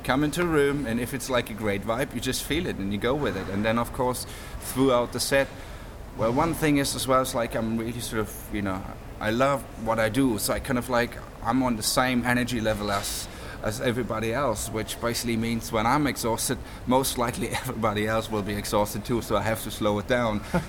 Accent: East Germany, Germany; English is a second language; And since I grew up in East Germany, they made me playing all those East German folk songs.

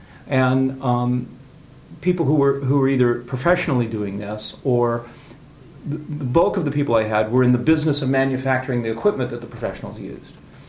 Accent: Santa Ana, California, United States; I was from South Orange County, Santa Ana.

